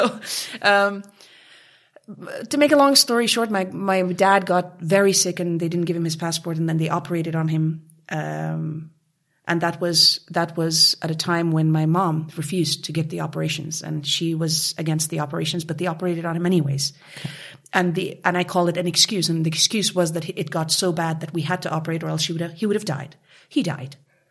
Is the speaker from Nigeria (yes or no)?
no; Kabul, Afghanistan; as a child growing up in Kabul, regardless of the financial comforts and privileges, I had the most beautiful childhood a kid could ever dream of.